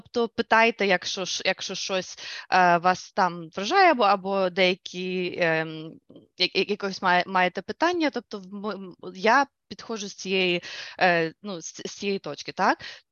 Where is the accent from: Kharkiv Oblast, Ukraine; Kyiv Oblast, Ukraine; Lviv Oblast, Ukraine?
Lviv Oblast, Ukraine; Lviv; moved away as an adult; also born or lived in Prague; now in United States; Я народилася у Львові, я закінчила школу у Львові, і я вчилася декілька років в Празі, в Чехії, і після того я переїхала в Америку.